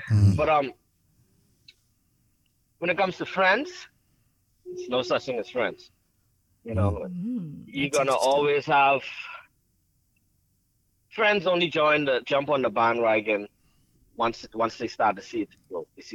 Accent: Nassau, New Providence, Bahamas; I grew up in the Grove, in Nassau, in the hood.

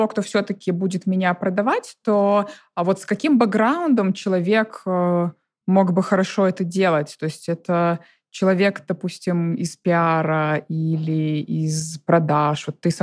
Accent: Moscow, Russia; Ну да, это я просто из Москвы

